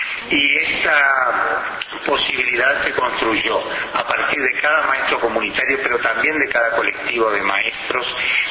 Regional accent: Uruguay; que en su institucionalización no perdió esa capacidad de cuestionarnos diariamente como maestros, como uruguayos, como sociedad.

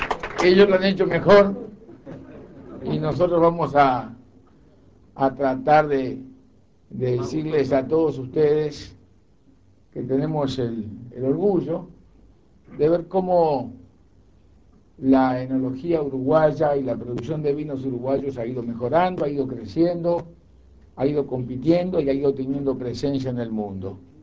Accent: Catalonia, Spain; como buenos catalanes, no él, sino yo, decimos

